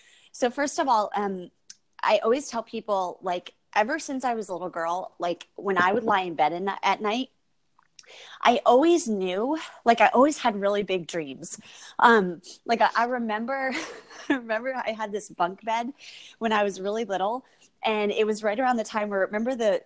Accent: Connecticut, United States; also born or lived in Kentucky; So I grew up in Connecticut. I mean, pretty much my whole life, besides when I went away to school and when I went away, you know, to the Louisville, Kentucky, Indiana area.

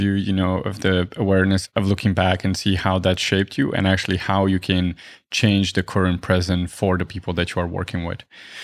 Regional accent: Romania; moved away as an adult; I mean, I'm from Romania and I left just to get a better job, right?

